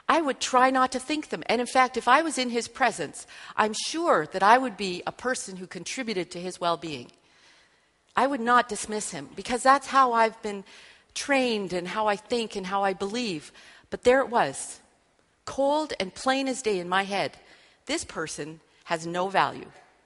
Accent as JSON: {"language": "English", "country": "Canada", "said": "I'm a Canadian."}